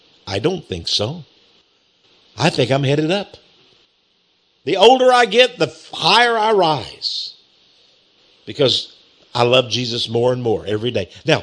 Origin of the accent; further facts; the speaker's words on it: Texas, United States; accent: Texas; Well, I'm a little Texas boy. I guess I have that old rolling laugh. I have that Texas accent. I'm an American.